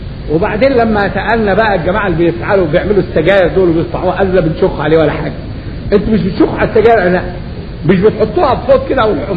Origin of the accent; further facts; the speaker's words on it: Egypt; في واحد عندنا في مصر وصل في الحرمة